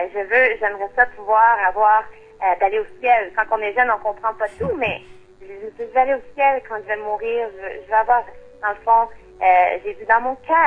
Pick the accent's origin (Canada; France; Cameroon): Canada; Trois-Rivières, Quebec; born there; now in Montreal, Canada; Je suis née à Trois-Rivières, qui est une petite ville près de Montréal.